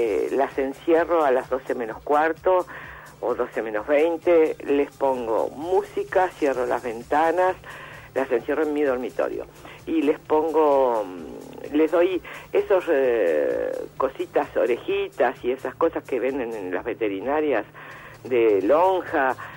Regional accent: Montevideo, Uruguay; Yo te aclaro que soy montevideana, como la señora anterior. Nací, tengo 66 años y estoy en Montevideo.

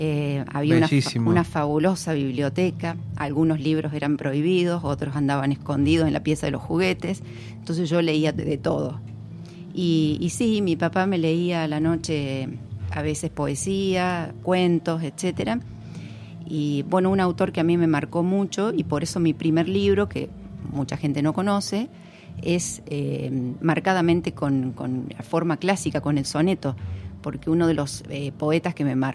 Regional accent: Parera, La Pampa, Argentina; also born or lived in Córdoba; yo me crié en La Pampa, yo me siento pampeana, esa es la verdad, aunque soy de madre cordobesa y nací circunstancialmente en Córdoba.

